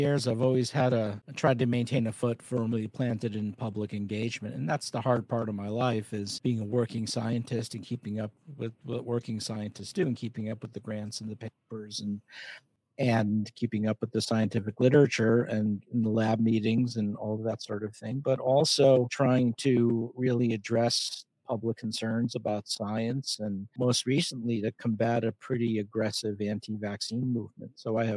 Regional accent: West Hartford, Connecticut, United States; Well, I'm from the Northeast, born in Hartford, Connecticut, and grew up in West Hartford, Connecticut, and had a lifelong ambition, actually, to study parasitic and tropical diseases.

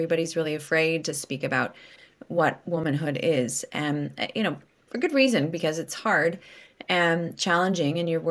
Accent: West Coast, United States; also born or lived in Rome, Italy / Poland / France; I lived all over the place. I lived in Rome. I lived in Poland. I lived in France. I grew up on the West Coast, so I was used to traveling back to see my family a lot.

